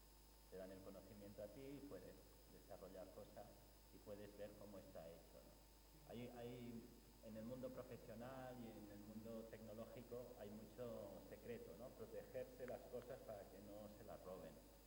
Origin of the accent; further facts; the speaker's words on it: Barcelona, Catalonia, Spain; born there; Y nací en Barcelona.